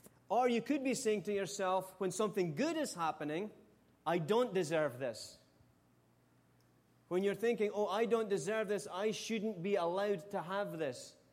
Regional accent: Scotland, United Kingdom; When I was younger, growing up in Scotland

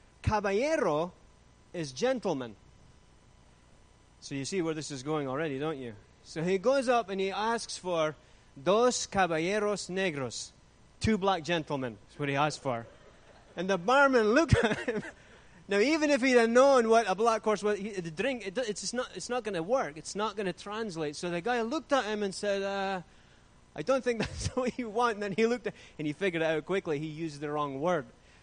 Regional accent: United Kingdom; I made a couple of friends from my home country that were English, and so, you know, close to Scotland.

